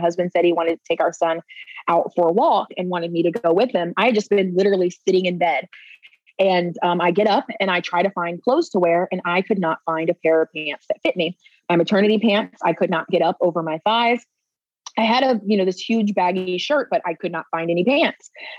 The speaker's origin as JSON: {"language": "English", "town": "Virginia Beach", "region": "Virginia", "country": "United States", "tie": "born or raised there", "said": "So I was raised in Virginia Beach, Virginia. My dad was in the military, one of eight kids."}